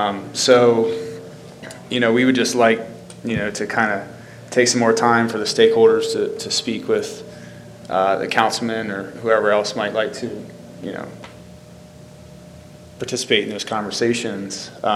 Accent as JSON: {"language": "English", "country": "United States", "tie": "born or raised there", "said": "I mean, I'm from Lewis and have lived here my whole life, so I understand the spirit of this ordinance."}